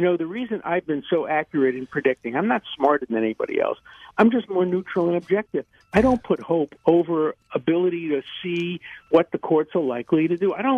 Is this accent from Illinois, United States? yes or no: no; Brooklyn, New York, United States; when I grew up in Borough Park in Brooklyn, there were no cars.